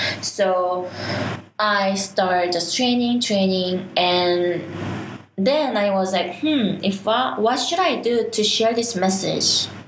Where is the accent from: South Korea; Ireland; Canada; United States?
South Korea; English is a second language; All I say was like, hi, how are you? … I'm from Korea.